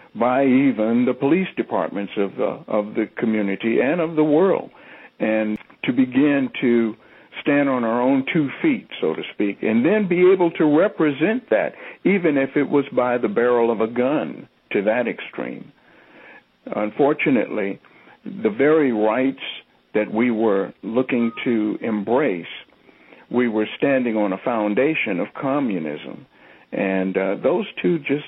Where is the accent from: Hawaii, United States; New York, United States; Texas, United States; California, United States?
California, United States; Berkeley; also born or lived in Oakland; I was born in an Oakland County hospital, and I spent a lot of time in Oakland, but I was raised in Berkeley.